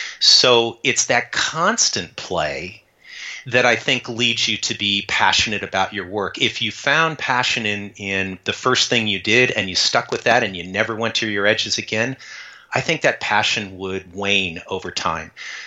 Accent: Tucson, Arizona, United States; I grew up in Tucson, Arizona

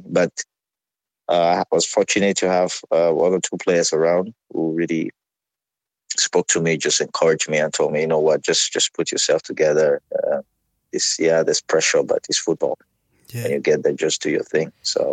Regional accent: Cameroon; Growing up in Cameroon, everybody, if you're a young footballer, you dream of wearing the national team jersey someday.

